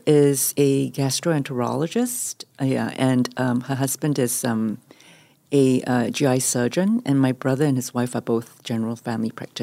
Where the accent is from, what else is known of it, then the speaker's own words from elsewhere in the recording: Singapore; So I'm originally from Singapore, and I'm one of three children to my parents who were both originally from Shanghai and were first-generation immigrants to Singapore.